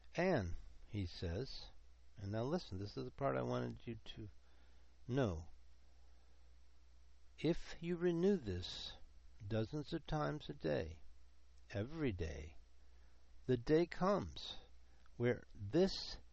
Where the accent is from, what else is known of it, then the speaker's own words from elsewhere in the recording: Los Angeles, California, United States; I don't like all the lights and noise and activities and sounds that I heard growing up in Los Angeles.